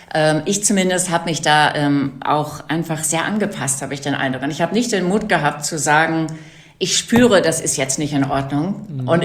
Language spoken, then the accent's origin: German; North Rhine-Westphalia, Germany; Ich bin auf dem Bauernhof groß geworden in Westfalen